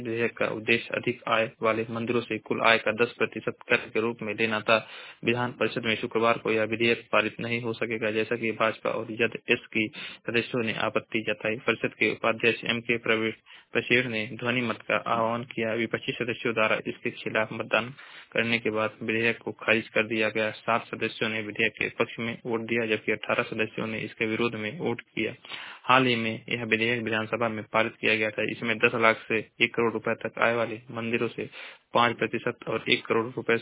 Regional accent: Maharajganj, Uttar Pradesh, India; मैं जिला महाराजगंज का निवासी हूँ।

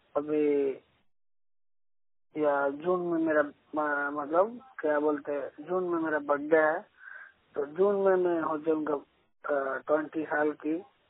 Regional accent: Bihar, India; मैं बिहार पश्चिमी चंपारण से हूँ … बात कर रहे हैं।

